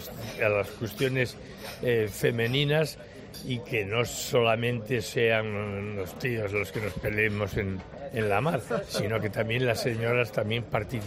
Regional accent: Galicia, Spain; Yo que soy gallego

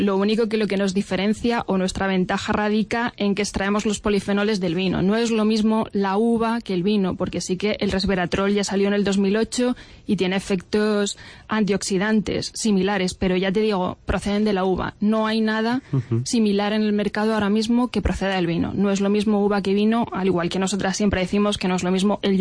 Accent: Madridejos, Castilla-La Mancha, Spain; De Toledo, bueno, de Madridejos.

